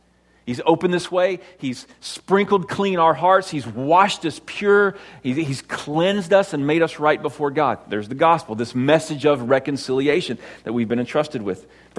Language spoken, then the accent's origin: English; United States; I should have that right as an American.